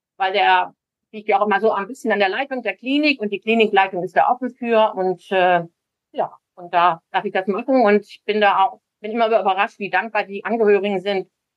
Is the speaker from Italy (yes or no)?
no; Bremen, Germany; ich komme ja aus Bremen